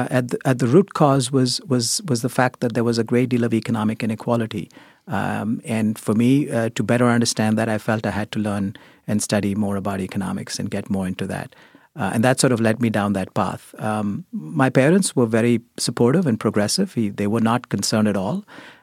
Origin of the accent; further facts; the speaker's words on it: India; back when I was growing up in India, there were really only two options that were considered respectable.